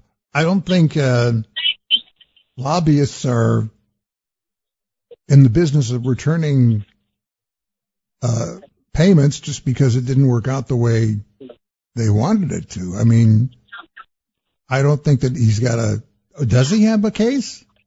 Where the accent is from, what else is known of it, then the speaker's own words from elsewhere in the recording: Ann Arbor, Michigan, United States; I grew up in Ann Arbor, have been following that team. My dad taught at the University of Michigan